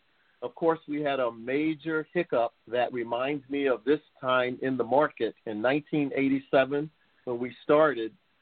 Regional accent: North Carolina, United States; Sure. I grew up in North Carolina and was raised in a household of educators.

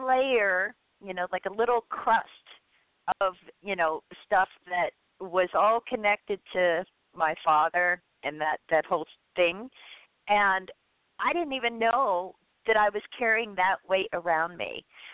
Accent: Ireland; Right? I'm Irish.

